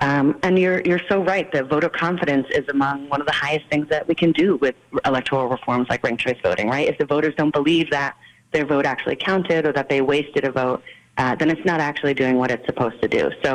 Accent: Massachusetts, United States; So Massachusetts is my home state

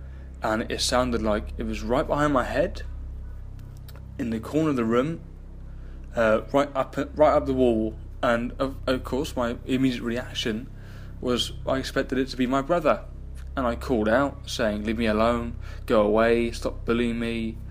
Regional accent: England, United Kingdom; I'm from England. I'm 23 years old

